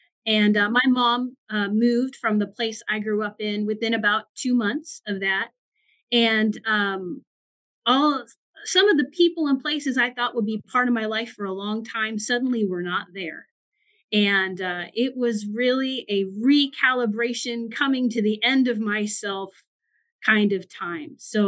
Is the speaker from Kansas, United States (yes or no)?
yes; Kansas, United States; I grew up in South Central Kansas in a very small town.